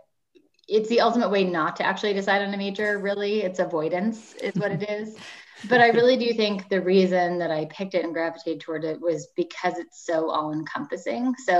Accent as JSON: {"language": "English", "town": "Boston", "region": "Massachusetts", "country": "United States", "tie": "born there", "said": "Yeah, so I was born in Boston, which is funny because I'm back here now"}